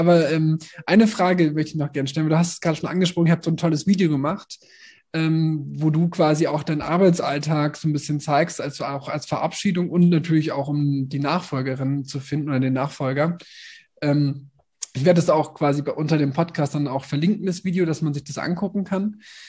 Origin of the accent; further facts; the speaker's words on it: Nuremberg, Bavaria, Germany; ich kann leider nicht gut Fränkisch. Ich komme aus Nürnberg. Da gab es das an der Schule nicht.